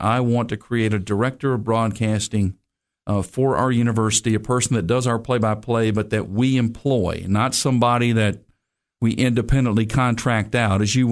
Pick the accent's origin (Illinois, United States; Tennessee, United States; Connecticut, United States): Tennessee, United States; Nashville; I was born and raised in Nashville. I'm a native Nashvillean and went to Antioch High School.